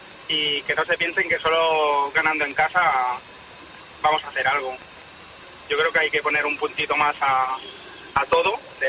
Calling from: Barcelona, Catalonia, Spain; Soy de Pueblo Nuevo.

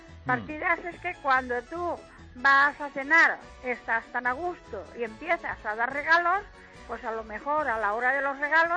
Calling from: Valencia, Valencian Community, Spain; Mire, yo soy de Valencia.

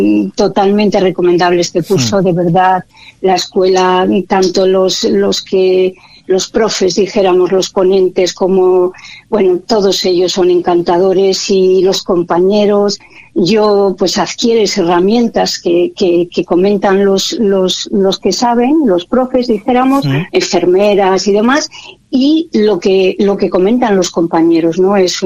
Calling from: Cantabria, Spain; Buenos días desde Cantabria.

